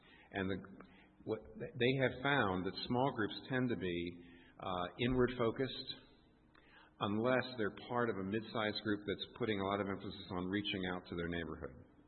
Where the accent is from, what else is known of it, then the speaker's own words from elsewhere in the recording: United States; Being American, you know, we watch Oprah, so, you know, we just have no scruples.